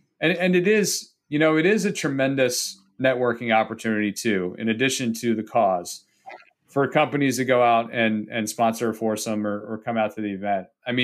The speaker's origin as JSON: {"language": "English", "town": "Atlantic City", "region": "New Jersey", "country": "United States", "tie": "born or raised there", "said": "I grew up on the beach, basically. I was born in Atlantic City, and I lived 10 minutes from the beach."}